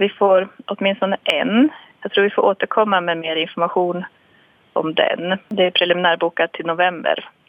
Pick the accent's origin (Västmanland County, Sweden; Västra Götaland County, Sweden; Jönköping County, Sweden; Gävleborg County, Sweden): Gävleborg County, Sweden; Sandviken; Jag kommer från Sandviken